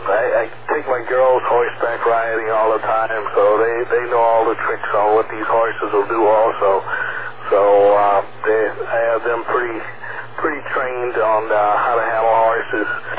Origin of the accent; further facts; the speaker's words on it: Texas, United States; You know I'm a Texan, so I do know how to ride horses.